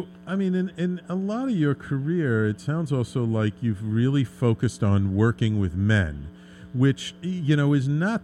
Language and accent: English; Bronx, New York, United States; because I grew up in the Bronx, but I didn't hang out too much with gangbangers.